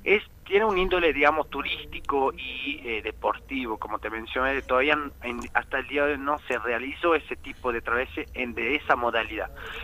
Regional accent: Switzerland; Spanish is a second language; moved away as an adult; now in Salta, Argentina; Yo soy de Suiza, yo nací en Suiza hace 35 años, y bueno, viví toda mi vida casi allá. Y bueno, hace 10 años llegué en Salta como mochilero

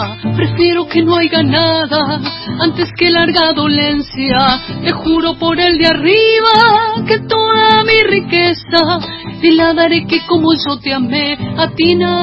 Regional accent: Chaco, Argentina; este amor hacia mi pueblo chaqueño

